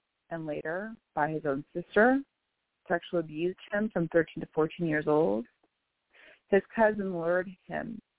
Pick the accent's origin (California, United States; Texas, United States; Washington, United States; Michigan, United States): Washington, United States; Bellevue; I am from Bellevue, Washington.